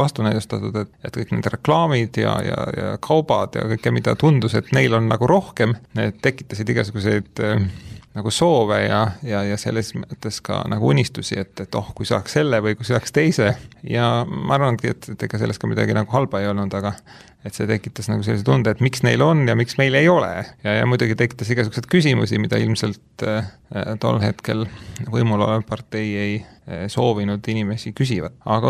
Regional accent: Tallinn, Harju County, Estonia; ma sündisin Tallinnas ja olen elanud suure osa oma elust Tallinnas

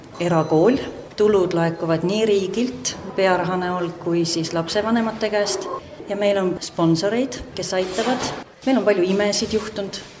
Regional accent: Rakvere, Lääne-Viru County, Estonia; kui mina olen väljaspoolt tulnud Rakverest siia

